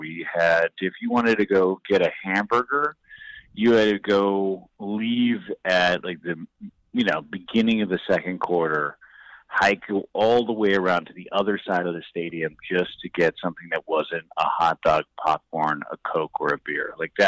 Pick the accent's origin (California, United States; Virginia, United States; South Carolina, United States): California, United States; San Francisco; So I grew up in the Inner Sunset District in San Francisco, 15th between Irving and Judah.